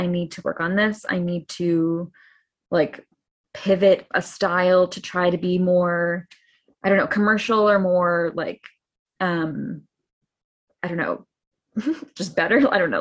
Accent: Canada; I'm Canadian, so I was only allowed to be in New York for like the certain amount of time

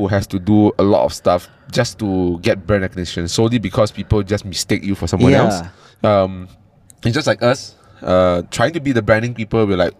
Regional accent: Bukit Jalil, Kuala Lumpur, Malaysia; When I told them I'm from Bukit Jalil, they said, oh, the sports school? I'm like, no, I'm not that athletically gifted.

